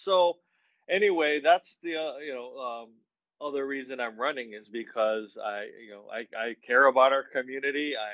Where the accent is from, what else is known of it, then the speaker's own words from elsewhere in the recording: Hawaii, United States; But also, I mean, most importantly, I'm born and raised on Oahu. I've lived here most of my life, and I love Oahu.